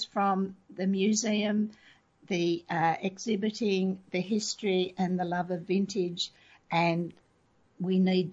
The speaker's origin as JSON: {"language": "English", "region": "Scotland", "country": "United Kingdom", "said": "And I'm very Scottish, see?"}